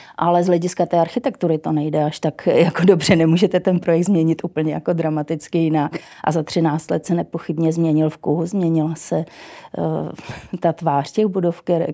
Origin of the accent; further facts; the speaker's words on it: Brno, South Moravian Region, Czechia; já jsem z Brna, tak já si to můžu dovolit